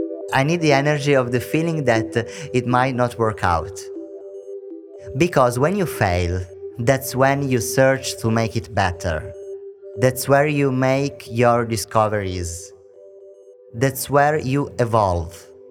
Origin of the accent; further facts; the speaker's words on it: Southern Italy, Italy; I'm a designer from Southern Italy.